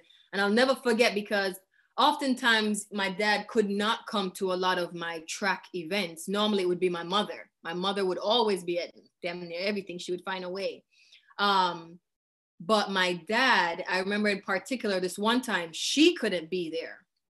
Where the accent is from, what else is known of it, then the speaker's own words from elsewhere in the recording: Kingston, Jamaica; I was born in Kingston, Jamaica.